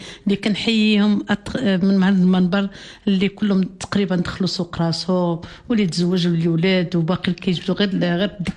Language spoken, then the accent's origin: Arabic; Morocco; انا مغربيه وفي حتى مغربي